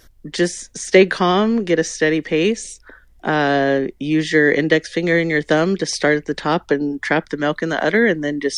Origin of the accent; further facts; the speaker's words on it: California, United States; now in Utah, United States; You know, I'm from California and all the hustle and bustle of California